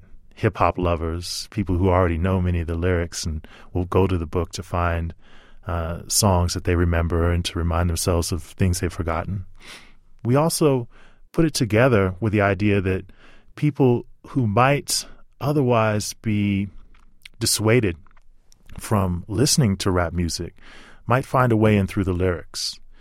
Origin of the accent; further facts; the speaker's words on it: Salt Lake City, Utah, United States; I grew up in Salt Lake City, Utah. Again, probably one of the least hip-hop places imaginable.